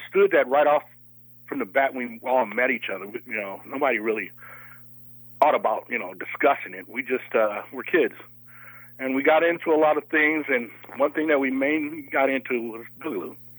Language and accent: English; Oakland, California, United States; I was born in Oakland at Highland Hospital because it was a county hospital, and my mother moved, I think it was after my third year, moved to Oakland.